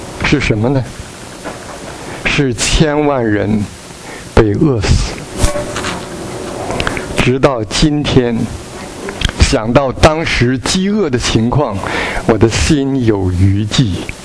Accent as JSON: {"language": "Chinese", "country": "China", "moved": "yes", "said": "我是从大陆来的，上个世纪五十年代的后期，在中国人的讲话里边"}